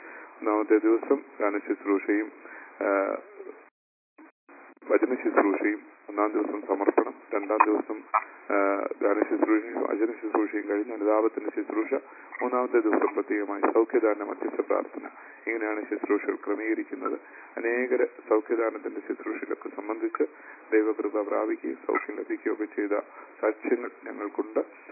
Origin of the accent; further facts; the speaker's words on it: Pathanamthitta, Kerala, India; ഞാൻ പത്തനംതിട്ട സ്വദേശിയാണ് എന്ന് എന്നെ ഇൻട്രൊഡ്യൂസ് ചെയ്തു.